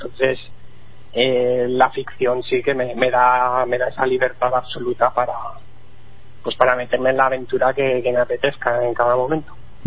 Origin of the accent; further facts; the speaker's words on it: Badalona, Catalonia, Spain; porque yo soy de aquí, de Badalona, una ciudad pegada a Barcelona.